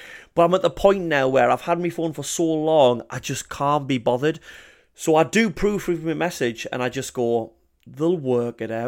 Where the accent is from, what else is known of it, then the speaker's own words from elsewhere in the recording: England, United Kingdom; We honestly have more akin with the Scottish, I think, than the rest of England, but we get to say we're English, which is good.